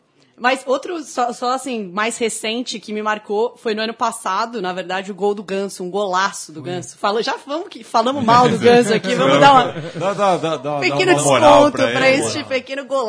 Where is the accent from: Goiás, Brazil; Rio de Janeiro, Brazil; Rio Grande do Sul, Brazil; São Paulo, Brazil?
São Paulo, Brazil; Sorocaba; porque, na verdade, eu cresci em Sorocaba, então eu não vinha muito pro Morumbi